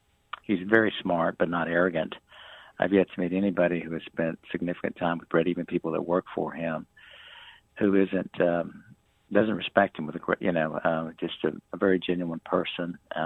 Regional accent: Houston, Texas, United States; I grew up in Houston.

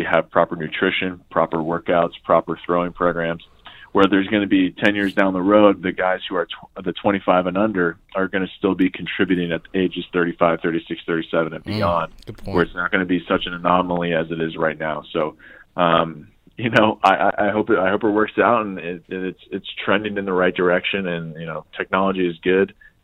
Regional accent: San Diego, California, United States; Naturally, it was my hometown. So it was surreal. I had to really bring myself down because I knew I was just going to be emotional out there. I fell in love with the game of baseball at Qualcomm and at Petco.

